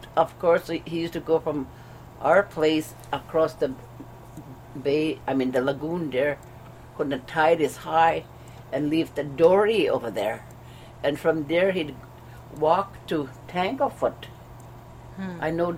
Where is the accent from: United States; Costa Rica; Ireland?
United States; Carlock, Illinois; born there; Well, I was born in Carlock, 1920.